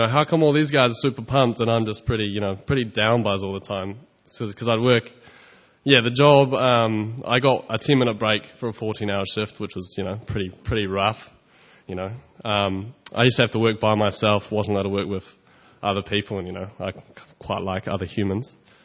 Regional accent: Tauranga, Bay of Plenty, New Zealand; also born or lived in Sydney, Australia; I was born in Tauranga Bay of Plenty, which is probably the greatest place in New Zealand. And then I moved to Sydney, unfortunately, when I was about 3. I lived there for 7 years. And then I came back to New Zealand and stayed in Tauranga.

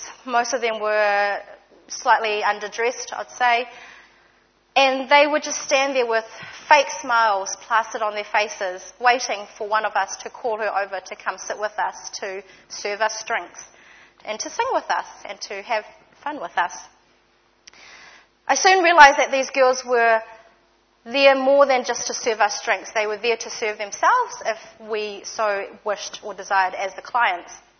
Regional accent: Auckland, New Zealand; So I was born and raised here in Mount Roskill, actually, so not far from here.

